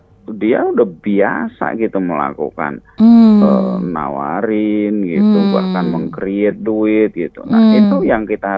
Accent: Central Java, Indonesia; saya kan orang Jawa, saya dari Jawa Tengah

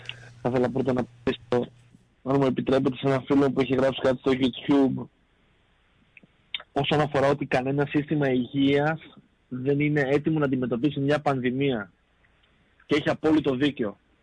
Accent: Thessaloniki, Central Macedonia, Greece; πόσο μάλλον εσύ σαν Θεσσαλονικιός και εγώ σαν Θεσσαλονικιός

